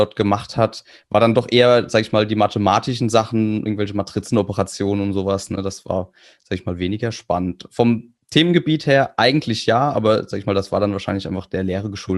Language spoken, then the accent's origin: German; Kaiserslautern, Rhineland-Palatinate, Germany; Also ich komme aus Kaiserslautern.